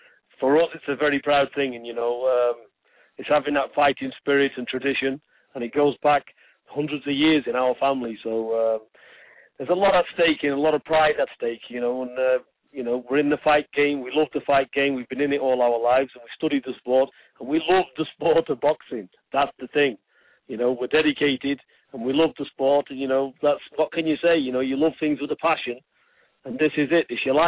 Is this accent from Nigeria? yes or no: no; England, United Kingdom; born there; we do come from travelling people, and our background is Irish. We come from Irish ancestry. We was born in England, but our fathers and grandparents are from Ireland.